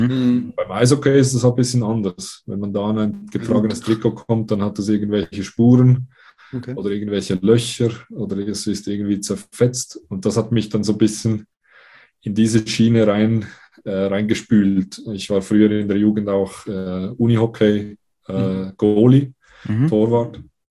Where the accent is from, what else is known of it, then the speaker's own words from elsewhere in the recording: Switzerland; bei uns in der Schweiz ist das auch so